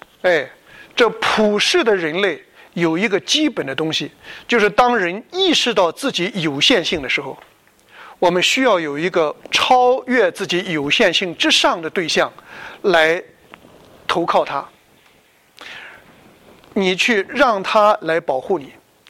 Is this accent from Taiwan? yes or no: no; China; 我们中国人当中的好人呢，往往里边有一种和笨联系在一起